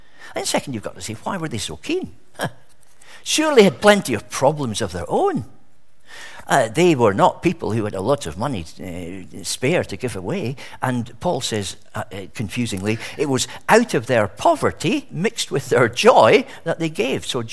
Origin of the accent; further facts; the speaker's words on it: Scotland, United Kingdom; in the village I grew up with in Scotland